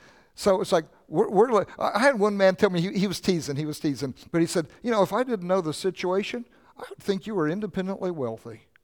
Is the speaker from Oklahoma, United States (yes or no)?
yes; Oklahoma, United States; I thought, I'm growing up in Oklahoma, growing up with my mom and dad, I never knew we were poor.